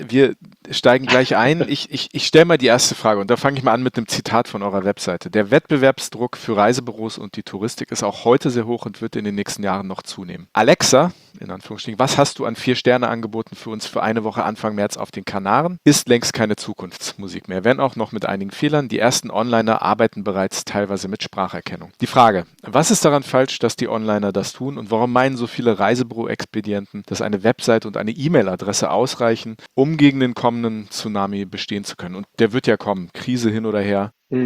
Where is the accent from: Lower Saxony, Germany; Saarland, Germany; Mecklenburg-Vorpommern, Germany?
Lower Saxony, Germany; Hanover; ich bin ja Hannoveraner